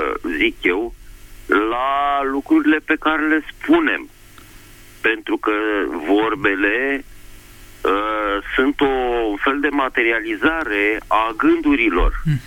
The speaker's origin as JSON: {"language": "Romanian", "region": "Bucharest", "country": "Romania", "said": "și sunt din București."}